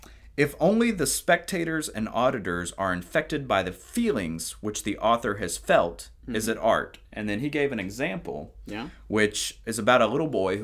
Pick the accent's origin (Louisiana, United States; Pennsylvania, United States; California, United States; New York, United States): Louisiana, United States; So I'm also from Louisiana. My background is mainly in painting.